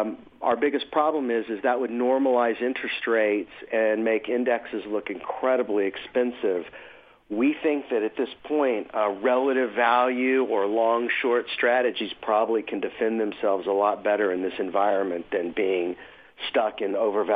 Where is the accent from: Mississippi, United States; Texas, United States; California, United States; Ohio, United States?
Texas, United States; Fort Worth; I'm from Fort Worth, Texas